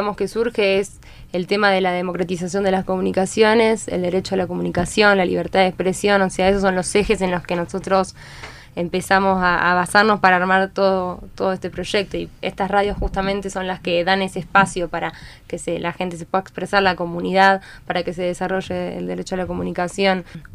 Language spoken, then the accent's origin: Spanish; Buenos Aires, Argentina; nosotros somos de Argentina, específicamente de Buenos Aires. Estudiamos ciencias de la comunicación allí